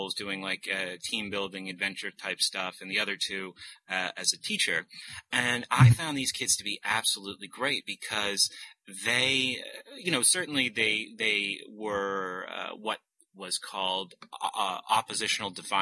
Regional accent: Exeter, New Hampshire, United States; being in close proximity to where I grew up here in New Hampshire, I do meet a lot of kids who go to Exeter High School, where I went to high school.

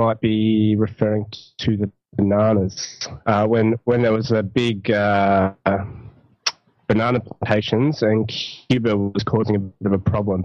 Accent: Melbourne, Victoria, Australia; I'm from Melbourne, Australia.

